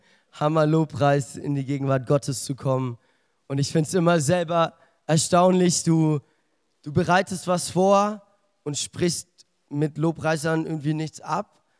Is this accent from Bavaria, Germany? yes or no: yes; Ansbach, Bavaria, Germany; now in Stuttgart, Germany; ich bin 22 Jahre alt und ich komme hier aus Ansbach. Lebe jetzt in Stuttgart